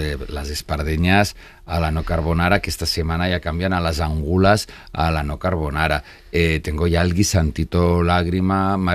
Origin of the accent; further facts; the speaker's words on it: Catalonia, Spain; Yo soy un catalán muy madrileño, muy español, o sea, y muy catalán.